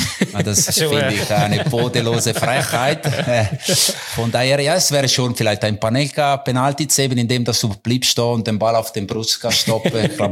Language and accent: German; Coldrerio, Ticino, Switzerland; als Junge in Coldrero, wo ich angefangen habe